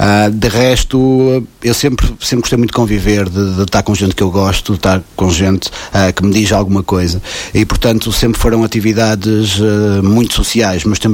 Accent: Aveiro, Portugal; eu sou um vareiro, eu venho da praia, venho dos Muris, sou natural dos Muris e passei a grande parte da minha vida na terra, portanto na minha terra, onde sou muito ligado às minhas raízes, à minha família, aos meus amigos

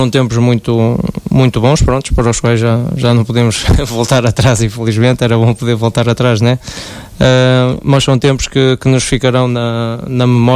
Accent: North, Portugal; como estamos aqui, somos do Norte e temos o clube no coração

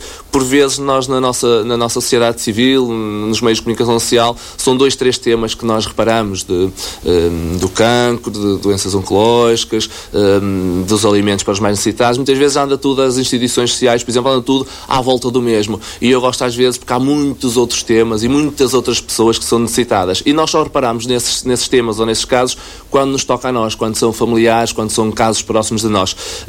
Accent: Pousadela, Aveiro, Portugal; Sim, eu cresci em Pousadela, mas atualmente até vivo na parte de baixo da freguesia

